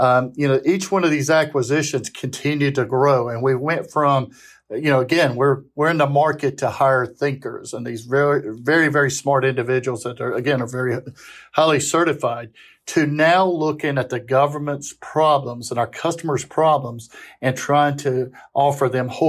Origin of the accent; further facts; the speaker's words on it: North Carolina, United States; So I'm originally from Central North Carolina, a little town called Random in North Carolina.